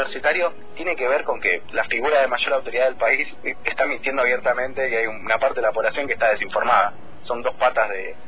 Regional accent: Argentina; fundamentalmente a nosotros como argentinos y argentinas

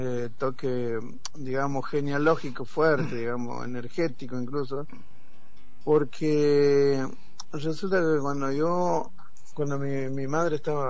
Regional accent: Santiago del Estero, Argentina; also born or lived in Morón; soy nacido en Morón, provincia de Buenos Aires. Sí. Pero obviamente he vivido toda mi vida en Santiago.

